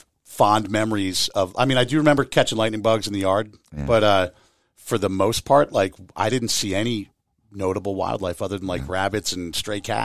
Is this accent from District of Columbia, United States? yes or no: no; Pennsylvania, United States; the house that I grew up in Delco, every single tree in the yard is either a Norway spruce or a Norway maple.